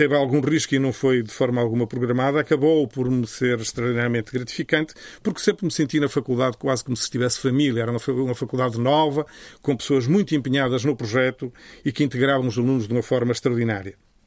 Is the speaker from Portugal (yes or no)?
yes; Castro Laboreiro, Norte, Portugal; Nasci em Castro Loureiro no final do ano de 1959. A minha terra natal caracterizava-se por um extraordinário espírito comunitário de entreajuda, com regras sociais muito rígidas decorrentes do isolamento em que se vivia na altura. Tínhamos um dialeto próprio